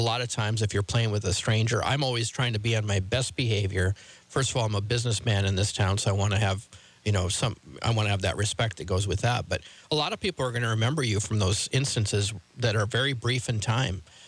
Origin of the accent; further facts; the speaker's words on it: Lake Benton, Minnesota, United States; also born or lived in Valley City, North Dakota; And I have the same thing when I go back to my hometown of Lake Benton or my birthplace of Valley City, North Dakota.